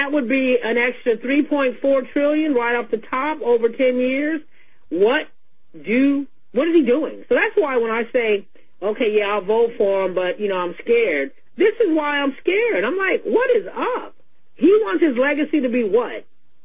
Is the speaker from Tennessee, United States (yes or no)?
no; Sacramento, California, United States; when I was growing up in Sacramento, we used to go to Davis to various functions all the time.